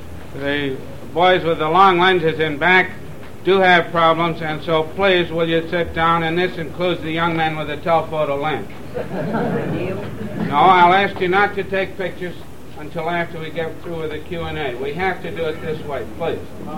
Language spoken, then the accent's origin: English; Vermont, United States; born there; I was born in Vermont, which is almost as bad as being born in Missouri from the standpoint of looking things at things with a somewhat jaundiced eye.